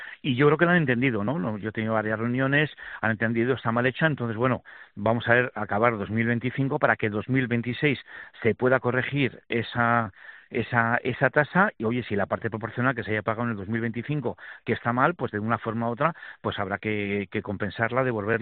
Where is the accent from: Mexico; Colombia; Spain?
Spain; Valladolid, Castile and León; soy de Valladolid también.